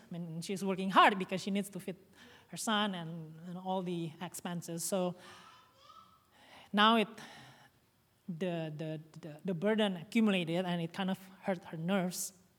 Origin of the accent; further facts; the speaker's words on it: Bandung, West Java, Indonesia; My aunt still lives in Bandung because we are from Bandung.